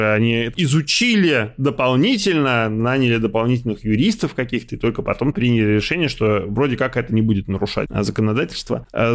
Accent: Russia; ребята из Украины, я из России

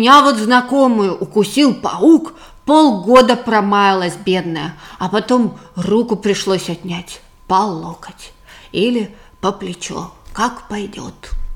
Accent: Australia; я из Австралии.

